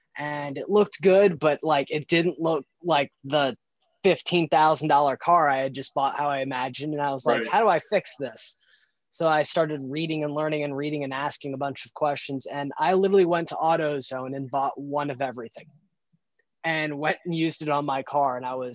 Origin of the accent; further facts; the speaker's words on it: Stuart, Florida, United States; also born or lived in Northwest Indiana; I'm in Stuart, Florida. We recently were in Northwest Indiana, but have moved back to my hometown of Stuart.